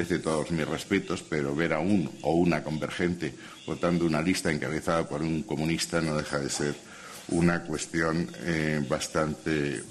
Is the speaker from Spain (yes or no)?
yes; Spain; Yo me considero, soy profundamente español y soy católico, mal católico, pero católico.